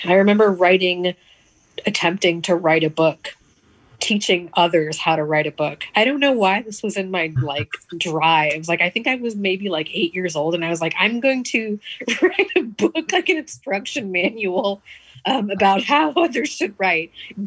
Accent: Bronx, New York, United States; born there; And so I was born in the Bronx in 1987.

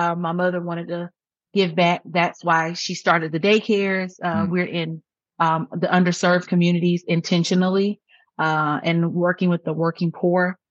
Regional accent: Columbia, South Carolina, United States; I'm from Columbia, South Carolina, and I'm 37 years old.

